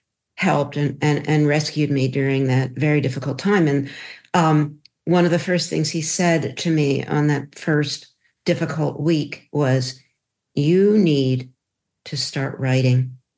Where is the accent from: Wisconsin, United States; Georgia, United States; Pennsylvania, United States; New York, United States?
Pennsylvania, United States; Philadelphia; And so who I am is a product of the 1950s, and I grew up in Philadelphia in a very loving home with two Jewish but pretty assimilated parents